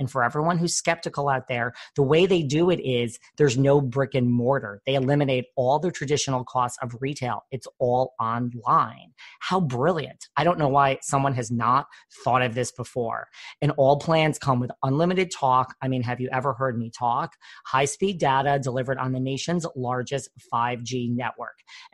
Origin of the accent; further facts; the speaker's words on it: New York, United States; I'm from New York. I can't help it.